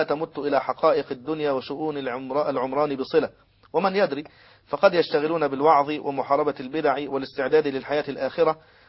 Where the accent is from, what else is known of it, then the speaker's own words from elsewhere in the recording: Egypt; في بلدنا مصر